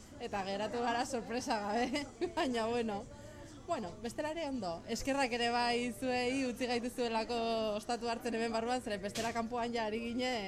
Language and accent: Basque; Bilbao, Basque Country, Spain; now in San Sebastián, Spain; berez Bilbotarra naiz, Donostin bizi naiz orain